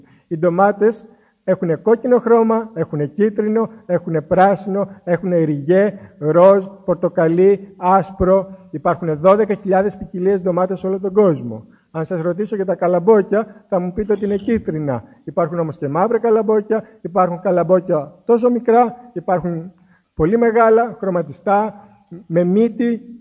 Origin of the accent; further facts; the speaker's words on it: Paranesti, Eastern Macedonia and Thrace, Greece; εγώ έρχομαι από το Παρανέστη του νομού Δράμας